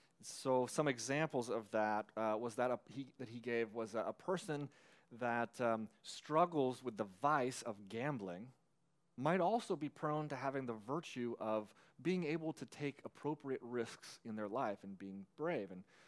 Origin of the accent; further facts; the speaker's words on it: United States; particularly as an American who has such a value of the whole idea of rights.